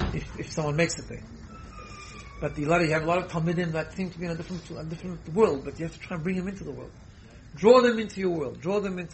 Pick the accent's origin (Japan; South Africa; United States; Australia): South Africa; I grew up in South Africa